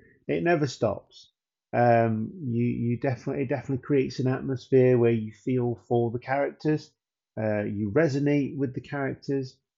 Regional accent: United Kingdom; being profoundly British and watching Carry On movies and all that kind of stuff, I do miss British comedies

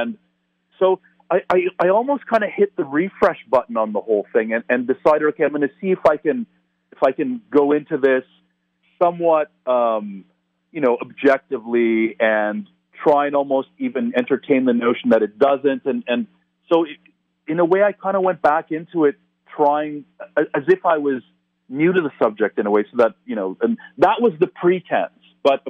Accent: Toronto, Ontario, Canada; a place like Toronto, again, my hometown, where it's not really part of the culture because we're not, you know, we're not located near any kind of wilderness region, right?

